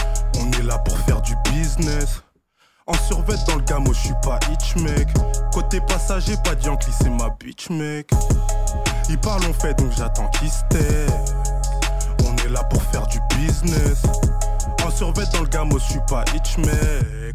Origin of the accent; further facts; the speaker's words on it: Sainte-Geneviève-des-Bois, Île-de-France, France; Sainte-Geneviève-des-Bois.